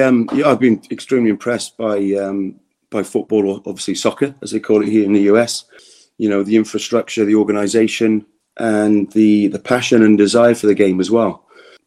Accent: Wales, United Kingdom; being a Welshman

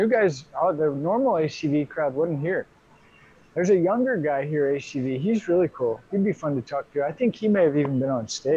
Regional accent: Missouri, United States; I'm from Missouri.

